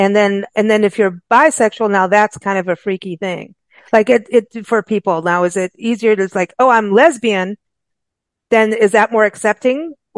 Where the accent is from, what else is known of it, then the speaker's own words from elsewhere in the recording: South Africa; also born or lived in Kenya / England; I know I grew up in South Africa, in Kenya, in England